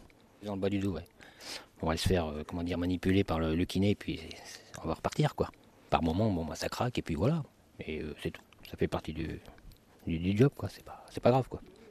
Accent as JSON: {"language": "French", "region": "Hauts-de-France", "country": "France", "said": "De l'Oise. 45 minutes de train."}